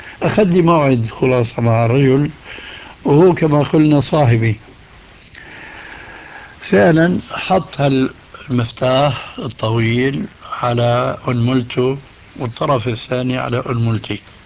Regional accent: Damascus, Damascus Governorate, Syria; هذه كانت تستعمل عندنا في دمشق

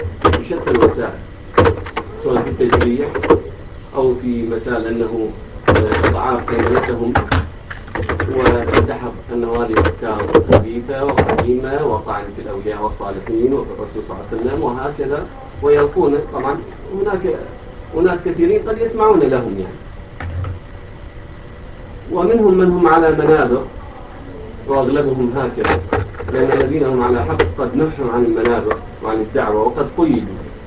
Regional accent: Iraq; احنا من العراق

